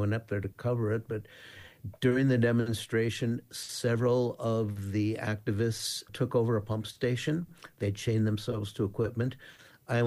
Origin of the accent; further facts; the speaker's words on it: Minnesota, United States; it's a chapter that really struck home for me because I grew up in Minnesota